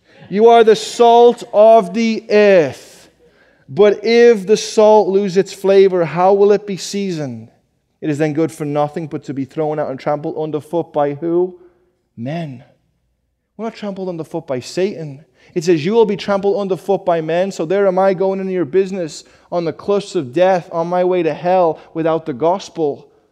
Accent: Liverpool, North West England, United Kingdom; also born or lived in California; I have to think, growing up in England, five doors down from a humongous

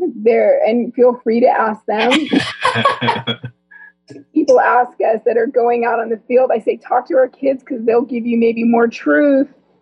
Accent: California, United States; moved away as an adult; we do life in America after living out for 20 years. Yeah. Where do we do it? Because, you know, we're from Southern California.

